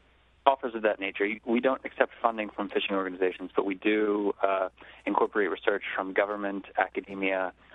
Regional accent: Maryland, United States; The Eastern Shore of Maryland.

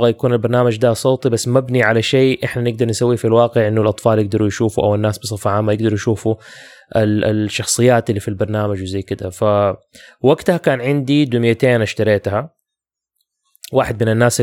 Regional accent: Jeddah, Makkah Province, Saudi Arabia; عشان احنا من جدة

